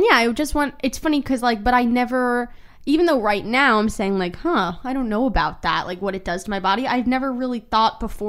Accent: New York, United States; We grew up in New York.

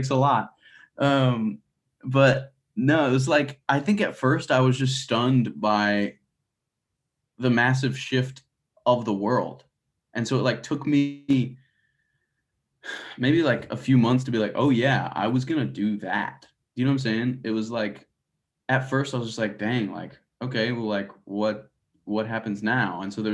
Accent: Atlanta, Georgia, United States; I think Nashville or Atlanta, where I grew up around Atlanta, that is either of those shows are my favorite to play at this point in my career.

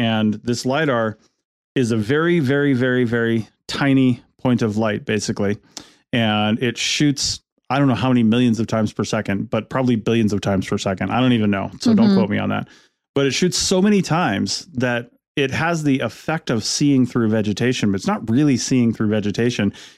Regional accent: Washington, United States; So I grew up in Washington and there's apples really only in one major area.

